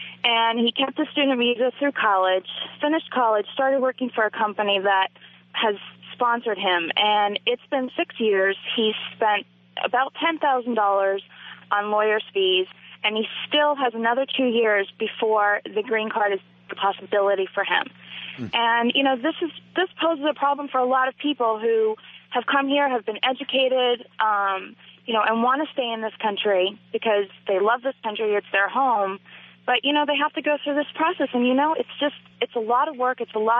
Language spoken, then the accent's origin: English; Turkey; moved away; I was originally from Turkey, and I moved to this country, had a green card, got my citizenship.